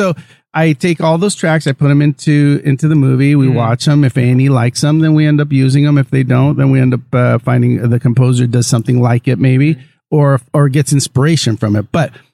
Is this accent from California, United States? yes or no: yes; Los Angeles, California, United States; I was classically trained for a lot of years, mainly because I grew up in East Los Angeles. So to stay off the streets, I would tell people that I have to practice.